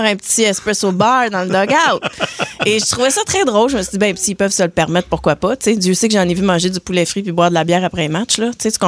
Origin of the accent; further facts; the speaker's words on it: Sillery, Quebec, Canada; Ben moi aussi, je viens de Sillery.